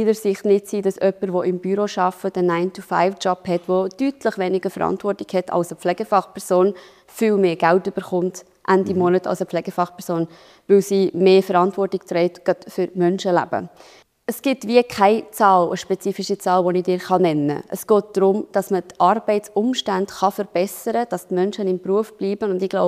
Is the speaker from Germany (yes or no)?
no; Solothurn, Switzerland; im Kanton Solothurn, wo ich herkomme, haben wir einen Gesamtarbeitsvertrag über den ganzen Kanton.